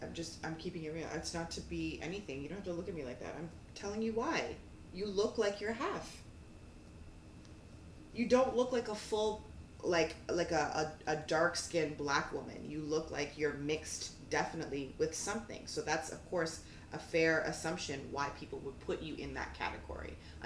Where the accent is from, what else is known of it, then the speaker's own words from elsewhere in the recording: Brampton, Ontario, Canada; like I was born right down the street. Mm-hmm. So if somebody's asking me, I can say, well, I'm from Brampton. I'm from Canadian.